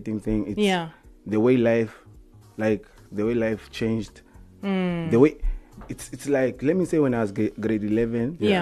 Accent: Windhoek, Khomas, Namibia; But I was born and raised in Windhoek. Attended my primary school, my high school, Windhoek.

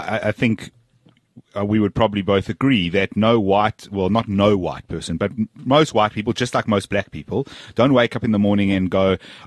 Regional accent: South Africa; I'm South African passport.

